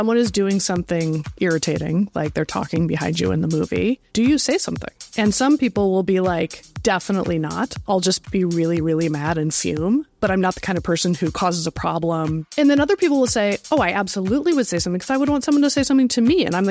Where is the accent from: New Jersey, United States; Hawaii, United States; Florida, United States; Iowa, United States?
Iowa, United States; also born or lived in Nebraska / California; So, yes, I grew up in Iowa and then Nebraska. I ended up heading to California for college.